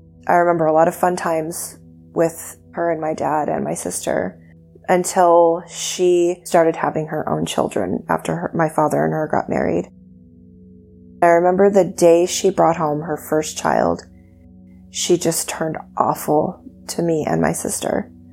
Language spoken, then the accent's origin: English; Montana, United States; born there; I was born in Montana. She was very young.